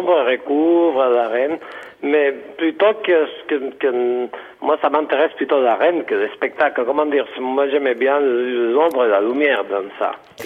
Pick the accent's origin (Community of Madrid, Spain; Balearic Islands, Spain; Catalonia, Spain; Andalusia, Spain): Balearic Islands, Spain; Je suis de Majorque, de Majorque.